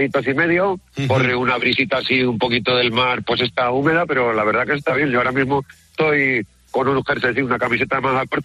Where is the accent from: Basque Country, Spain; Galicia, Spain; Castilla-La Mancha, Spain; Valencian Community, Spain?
Basque Country, Spain; Eibar; yo soy del norte, yo soy de Eibar.